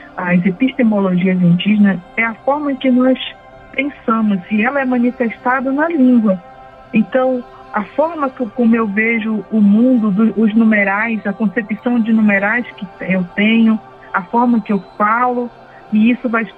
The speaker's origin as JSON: {"language": "Portuguese", "town": "Santo Antônio do Içá", "region": "Amazonas", "country": "Brazil", "said": "Eu sou do povo Cocama. … Sou do Alto Solimões, no Amazonas, de Santo Antônio do Içá. Sou professora da Universidade de Brasília."}